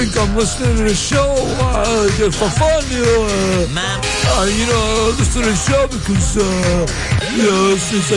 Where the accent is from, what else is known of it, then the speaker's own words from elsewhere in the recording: Beaver, United States; they claim to be from Beaver. I'm from Beaver.